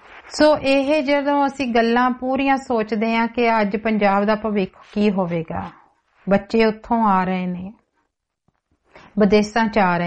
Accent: Punjab, India; moved away; ਮੈਂ ਪੰਜਾਬ ਤੋਂ ਆਈ ਹਾਂ, ਮੈਂ ਵੀ ਆਪਣਾ ਪੰਜਾਬ ਛੱਡ ਕੇ ਆਈ ਹਾਂ।

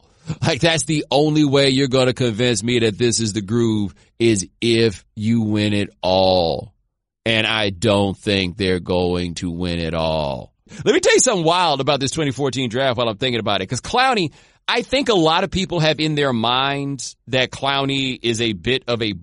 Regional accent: the South, United States; I am from the South. So, you know, college football means something a little different to me.

